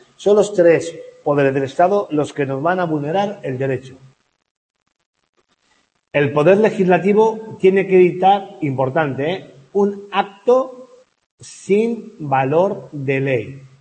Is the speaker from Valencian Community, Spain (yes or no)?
yes; Valencian Community, Spain; En Valencia, yo soy valenciano, y allí, yo soy valenciano, y allí siempre se ha podido elegir escuelas de castellano y escuelas de valenciano.